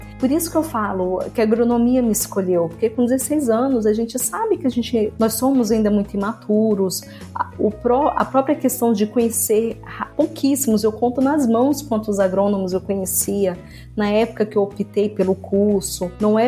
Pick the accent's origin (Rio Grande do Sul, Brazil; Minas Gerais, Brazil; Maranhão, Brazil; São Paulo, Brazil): Maranhão, Brazil; Balsas; Sou natural de Balsas, no estado do Maranhão, uma cidade e região de fronteira agrícola, referência quando a gente fala ali na região do Mapito, que compreende os estados do Maranhão, Piauí e Tocantins